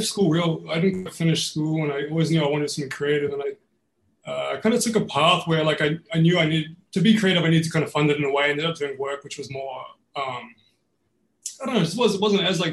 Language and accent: English; New Zealand; But growing up in New Zealand was exactly that. Like everybody played rugby